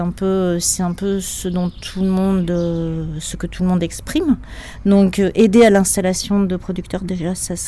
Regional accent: Saint-Antonin, Occitanie, France; je suis de Saint-Antonin.

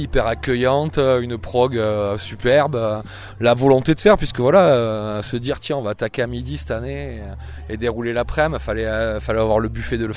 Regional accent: Occitanie, France; puisqu'Aveyronnais, oui, on vient de l'Aveyron.

